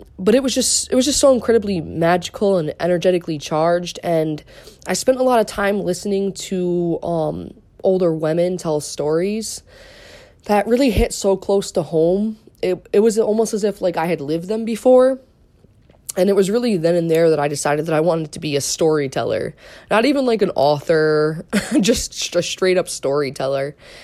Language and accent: English; Connecticut, United States; born there; also born or lived in Sicily / Sardinia; Though I was born here, I was born in Connecticut at home. I spent the first few years of my life in Sicily and Sardinia with my mom, who returned to help take care of a sick family member.